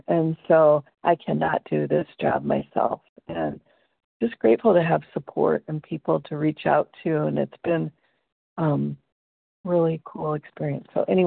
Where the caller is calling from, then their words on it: Iowa, United States; I'm from Iowa.